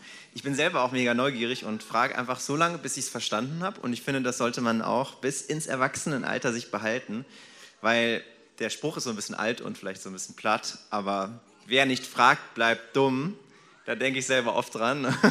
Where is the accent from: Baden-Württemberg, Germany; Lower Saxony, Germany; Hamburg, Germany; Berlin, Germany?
Baden-Württemberg, Germany; Stuttgart; Also ich komme eigentlich aus Stuttgart